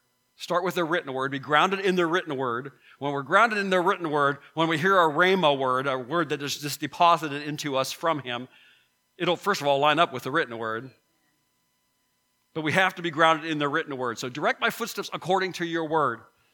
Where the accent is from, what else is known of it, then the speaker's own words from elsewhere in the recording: Youngstown, Ohio, United States; born there; I knew Youngstown because I was born in Youngstown.